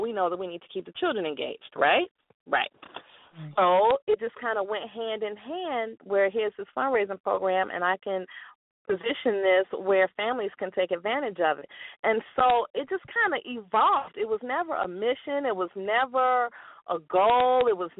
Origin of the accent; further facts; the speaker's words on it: Chicago, Illinois, United States; Okay, and I am an entrepreneur from Chicago.